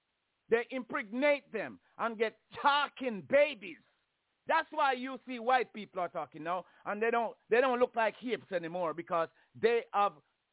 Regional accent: Jamaica; But based on the way I grew up in Jamaica and understand the grading of school

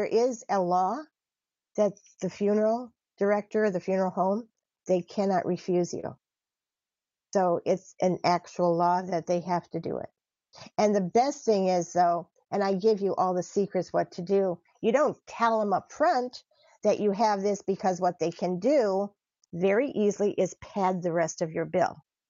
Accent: Michigan, United States; Or I came from Michigan where they trained these seeing eye dogs

